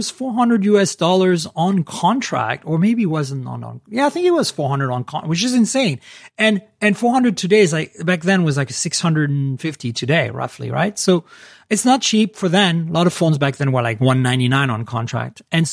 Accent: Canada; moved away as an adult; now in United States; Now, for the audience, I'm Canadian, but I live in the US. I've lived here 28 years.

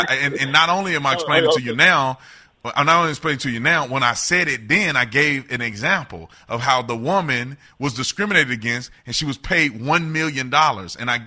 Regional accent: Fort Worth, Texas, United States; I grew up in Texas. I grew up in Texas, right down the street from you. I grew up in Fort Worth.

